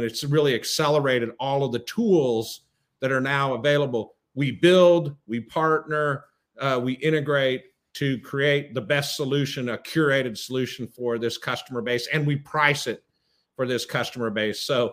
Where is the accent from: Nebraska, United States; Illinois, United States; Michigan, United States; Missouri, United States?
Nebraska, United States; But I will tell you, you know, I'm from Nebraska.